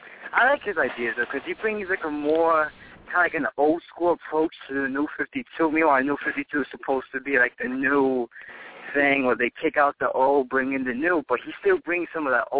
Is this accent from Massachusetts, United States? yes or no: no; New York, United States; I'm from New York.